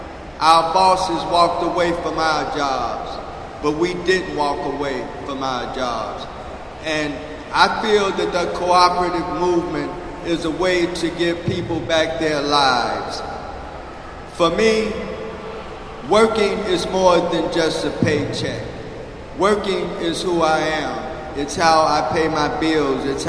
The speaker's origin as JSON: {"language": "English", "region": "Tennessee", "country": "United States", "said": "I'm from Tennessee. I'm just so nervous."}